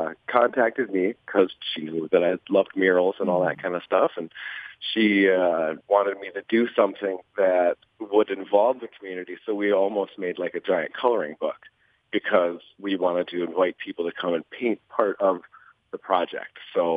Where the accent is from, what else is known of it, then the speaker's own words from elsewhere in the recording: Brainerd, Minnesota, United States; I am from Brainerd. I was born and raised, and I graduated from the Brainerd High School in 2001.